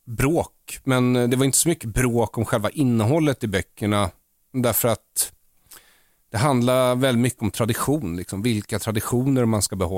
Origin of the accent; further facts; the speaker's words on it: Bergshamra, Stockholm County, Sweden; men jag är uppvuxen i Bergshamra utanför Stockholm, som är ett så kallat välintegrerat område, vilket betyder att det absolut inte är välintegrerat, väldigt hög andel invandrare, och gick i skola i stan, judisk skola